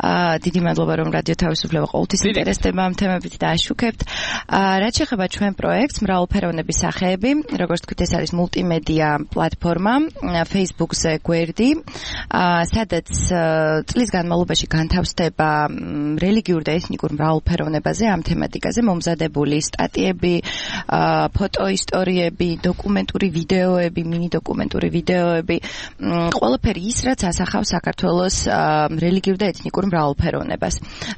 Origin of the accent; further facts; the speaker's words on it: Adjara, Georgia; დაიბადე და გავიზარდე მაღალმთიანაჭალაში, სასწავლებლად წავედი მე ცხოვრებაში, იქ დავამთავრე ბაკალავრიატი. ჩამოვედი ერთი წელია.